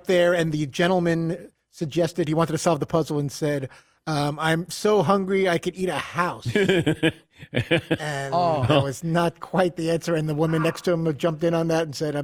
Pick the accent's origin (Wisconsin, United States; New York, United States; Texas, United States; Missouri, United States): New York, United States; I grew up in New York. It was 2, 4, 5, 7, and PBS was 13, yeah, and that was it.